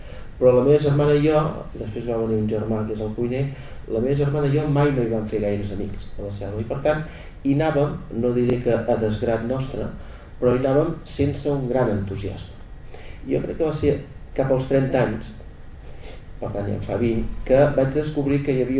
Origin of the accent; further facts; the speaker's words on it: Gelida, Catalonia, Spain; jo sóc de Gelida